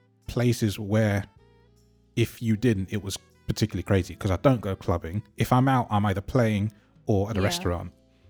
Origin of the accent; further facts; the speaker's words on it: United Kingdom; there's either a cup of tea because I'm Brit